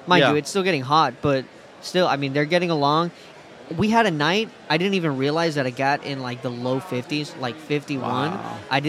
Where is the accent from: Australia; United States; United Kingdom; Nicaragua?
Nicaragua; And they're from my home country of Nicaragua.